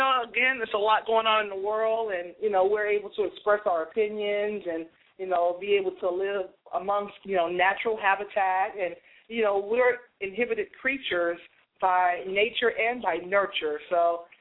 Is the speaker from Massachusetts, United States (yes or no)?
yes; Boston, Massachusetts, United States; so definitely my hometown, Boston, Massachusetts, we drive cars, we're in the building as well